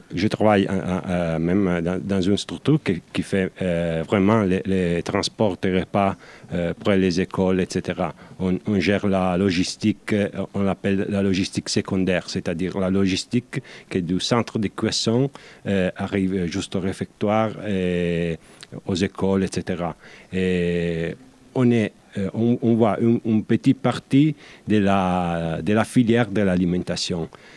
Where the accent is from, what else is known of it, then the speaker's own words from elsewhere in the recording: Turin, Piedmont, Italy; Oui, je viens d'Italie, je viens de Turin